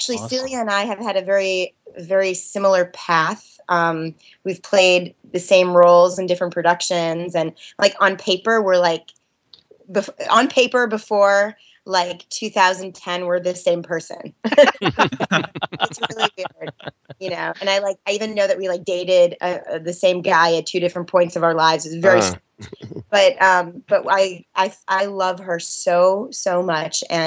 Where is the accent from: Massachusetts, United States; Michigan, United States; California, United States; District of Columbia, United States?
Michigan, United States; Detroit; So I grew up in Detroit. I am the daughter of a dancer and a bass player. My dad is the principal bassist with the Detroit Symphony.